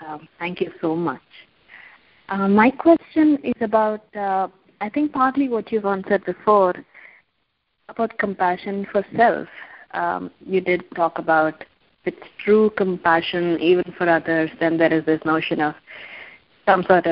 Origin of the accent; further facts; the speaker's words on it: Champaign, Illinois, United States; from Champaign, Illinois.